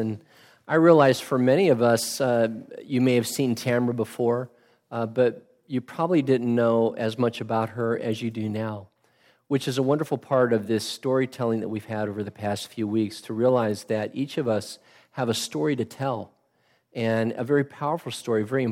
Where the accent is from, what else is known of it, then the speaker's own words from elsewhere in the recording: California, United States; I grew up in California, so I've been there before.